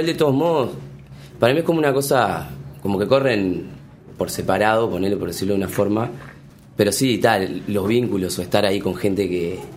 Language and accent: Spanish; Buenos Aires, Argentina; also born or lived in Uruguay; Nací en Buenos Aires y hice la escuela allá, entonces estoy como en un permanente de vuelta con Buenos Aires.